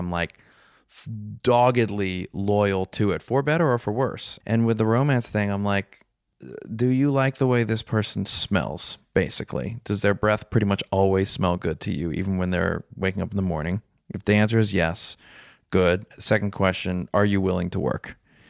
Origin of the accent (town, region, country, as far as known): New Orleans, Louisiana, United States